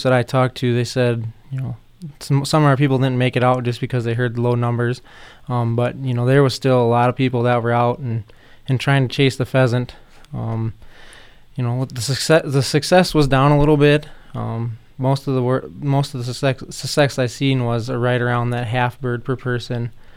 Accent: Hayti, South Dakota, United States; I'm originally from Hayti. I graduated from Hamlin Education Center and then furthered my education to SDSU, where I graduated with a wildlife and fisheries degree.

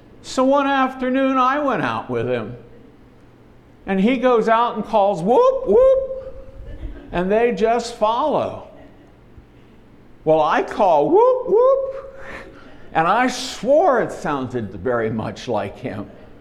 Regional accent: Maryland, United States; I grew up in Maryland, over on the eastern shore of Maryland, on the other side of the Chesapeake Bay.

